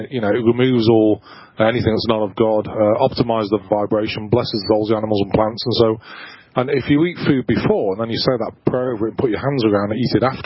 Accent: United Kingdom; now in Branson, United States; And I live in Branson, Missouri, even though I'm British.

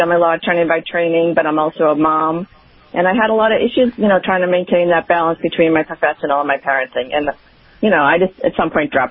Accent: Massachusetts, United States; I am from Massachusetts. I'm a Puritan just like the rest of us, born and bred

